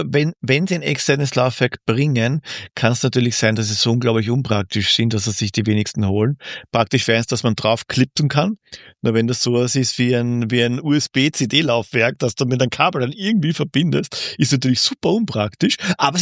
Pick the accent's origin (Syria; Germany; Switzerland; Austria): Austria; ich kann sagen, ich bin vorbelastet, ich bin Österreicher.